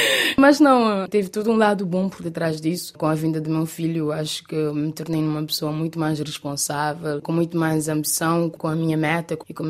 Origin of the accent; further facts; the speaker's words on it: Santiago, Cape Verde; Sim, eu sou da Ilha de Santiago. No Cabo Verde tem 10 ilhas